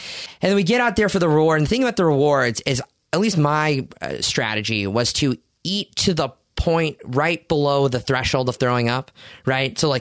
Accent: Oklahoma, United States; I'm a guy, I'm from Oklahoma, so I feel, you know, I have that Midwest

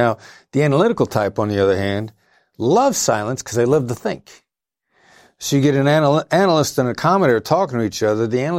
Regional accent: Iowa, United States; Iowa. I'm Iowa.

